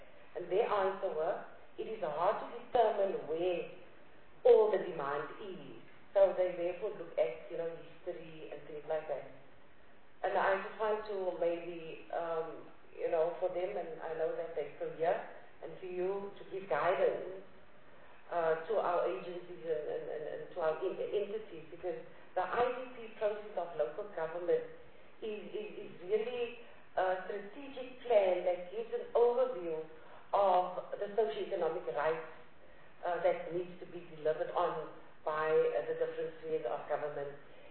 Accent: Western Cape, South Africa; I'm from the Western Cape, where I sit up in my constituency, which is Saldanha Bay

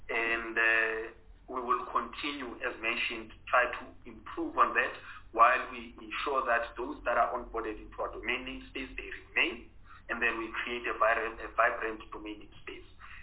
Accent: South Africa; And this one only made sense to ourselves simply because we are South African and, of course, we need to be proud and show some patriotism.

